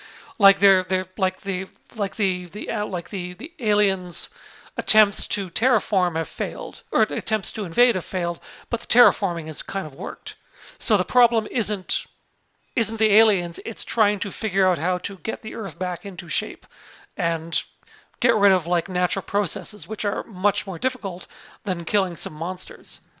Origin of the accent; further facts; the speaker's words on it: Canada; I'm Canadian, so we had to learn French in school, so wasn't totally lost.